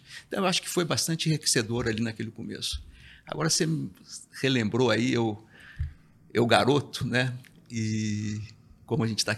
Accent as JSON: {"language": "Portuguese", "town": "Poços de Caldas", "region": "Minas Gerais", "country": "Brazil", "tie": "born or raised there", "also_born_or_lived": "Uberaba", "said": "A gente morava em Poços de Caldas, sul de Minas, nós somos de Uberaba, no Triângulo, mas passei até os 14 anos, a gente morou em Poços de Caldas."}